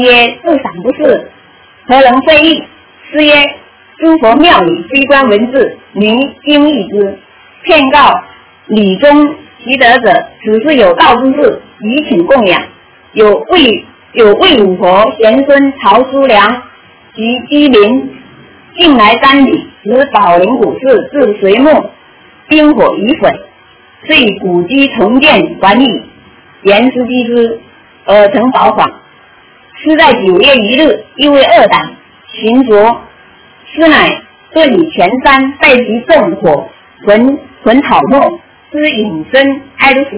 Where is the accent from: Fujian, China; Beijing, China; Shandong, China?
Fujian, China; Quanzhou; 他福州的，我是泉州的。